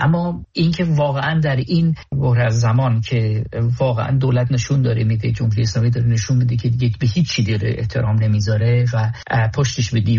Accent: Iran; now in Munich, Germany

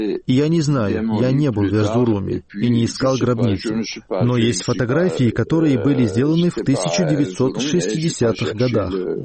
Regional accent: Kushra, Turkey; Это очень большая семья, и я сам тоже из Кушры.

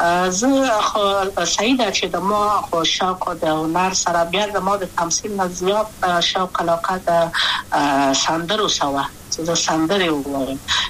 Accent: Kabul, Afghanistan; also born or lived in Wardak; زه خو اصلا د وردګو ولایت یم، د پلار مې د وردګو ولایت ته خلګان سره کې د لید کابل په تخت پل سیمه کې یم او لویا شویم کابل کې

